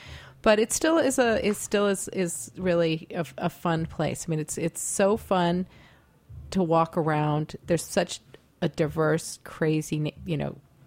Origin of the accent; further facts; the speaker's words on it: Mexico; So I grew up in Mexico